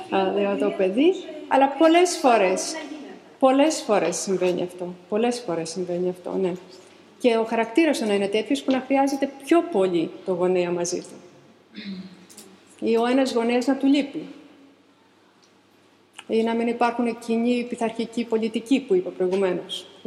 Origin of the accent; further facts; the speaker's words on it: Patras, Western Greece, Greece; να σου πω εγώ συγκεκριμένα τις αμαρτίες που είμαι από την Πάτρα και έχω ζήσει